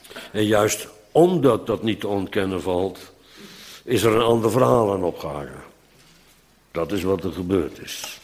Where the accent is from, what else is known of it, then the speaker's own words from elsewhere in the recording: Bodegraven, South Holland, Netherlands; Trouwens, in Bodegraven, waar ik ben geboren en opgegroeid